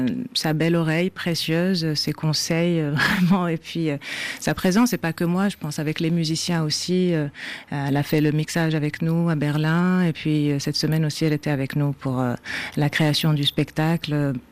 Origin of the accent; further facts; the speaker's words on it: Casablanca, Casablanca-Settat, Morocco; born there; Je suis née à Casablanca, en ville. Au printemps.